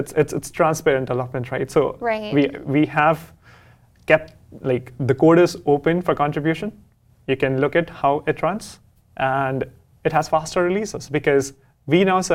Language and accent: English; India; I come all the way from India.